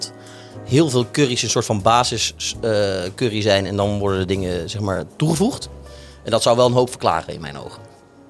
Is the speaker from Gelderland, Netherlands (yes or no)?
yes; Gelderland, Netherlands; Sorry, ik kom uit Gelderland. Het komt er af en toe doorheen.